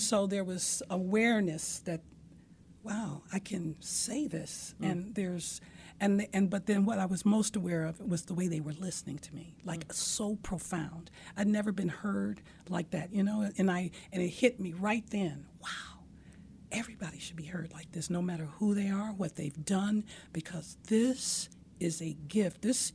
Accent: Detroit, Michigan, United States; Oh, I was born and raised in Detroit. Of course, yeah. I've lived other places.

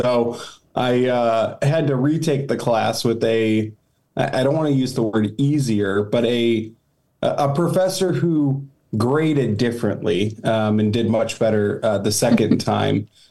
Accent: Ohio, United States; I'm from Ohio, and my oldest sister went to a youth conference.

